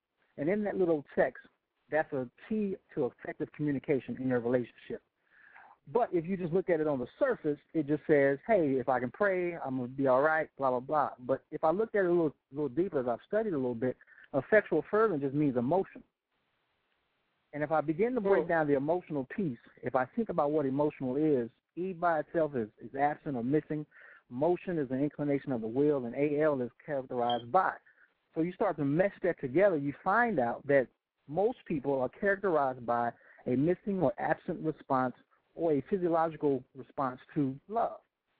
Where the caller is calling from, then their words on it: Maryland, United States; I'm calling from Maryland.